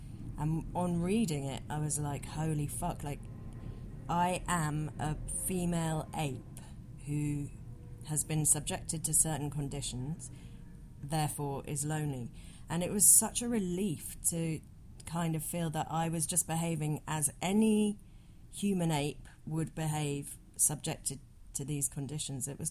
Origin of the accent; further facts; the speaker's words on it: London, United Kingdom; But I identify very strongly as a Londoner. And so partly it's high-fiving my city.